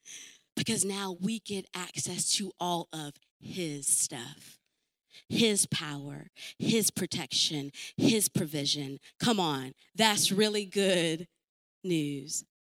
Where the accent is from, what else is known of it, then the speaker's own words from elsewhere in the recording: North Dakota, United States; born there; I'm so thankful I was born in America. I was born in North Dakota.